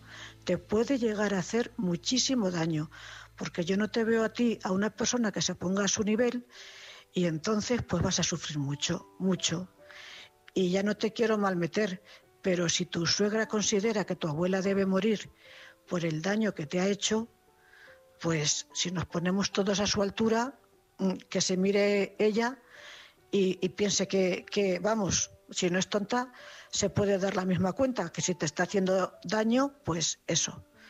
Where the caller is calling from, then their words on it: Cuenca, Castilla-La Mancha, Spain; Buenas noches … corresponsal de Cuenca.